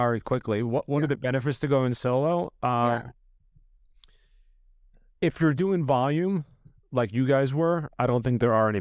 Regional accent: Long Island, New York, United States; from Long Island, New York.

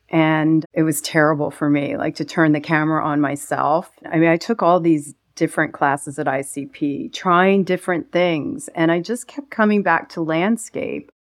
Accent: Lancaster, Pennsylvania, United States; What shaped what I do is growing up in Lancaster County, Pennsylvania, my parents were immigrants from Greece, and Lancaster was filled with these factories, and my parents worked in those factories, and we lived in the city of Lancaster

